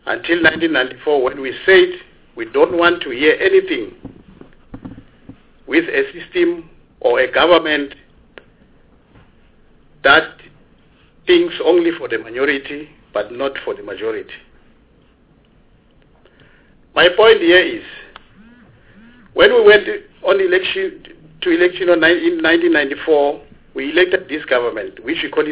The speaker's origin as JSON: {"language": "English", "country": "South Africa", "said": "I'm a South African."}